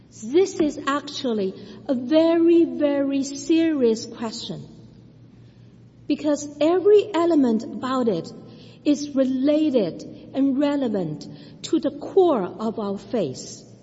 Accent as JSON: {"language": "English", "region": "Shanghai", "country": "China", "tie": "born or raised there", "said": "my hometown, Shanghai, has been promoting social concord since 2010"}